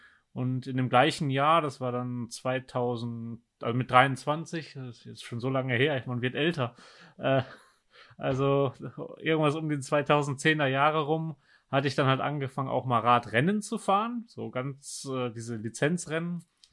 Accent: Germany; Also im Herzen bin ich mehr Tiroler als Deutscher und würde mich daher dahingehend als Dösi bezeichnen. Ein bisschen Deutsch, ein bisschen Ösi.

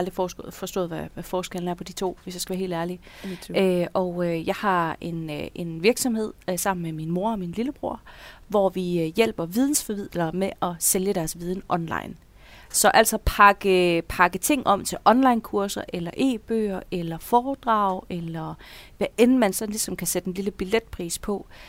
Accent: Jutland, Denmark; now in Horsens, Denmark; Og der kan jeg godt mærke, og det er virkelig godt afsløre, at jeg er jyde.

